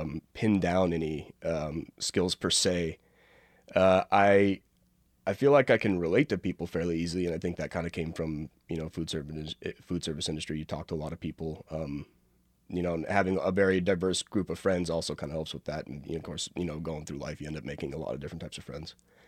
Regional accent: Gallup, New Mexico, United States; I know from personal experience, you know, from growing up in Gallup and seeing what res life is like

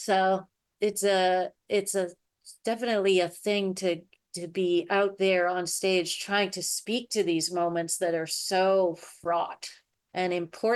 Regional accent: Buffalo, New York, United States; I'm actually from Buffalo too.

